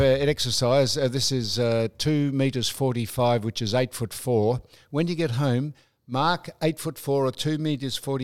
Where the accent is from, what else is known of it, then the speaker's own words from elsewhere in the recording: Geelong, Victoria, Australia; So I grew up in Geelong.